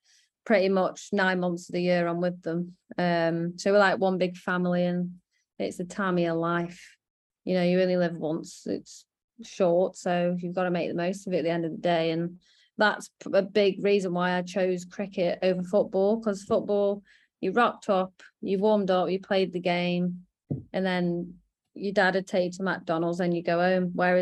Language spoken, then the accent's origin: English; Stoke-on-Trent, West Midlands, United Kingdom; I think it's because I'm from Stoke.